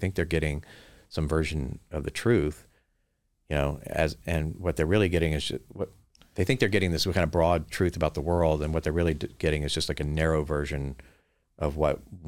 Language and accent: English; Louisiana, United States; even as a Southerner from Louisiana.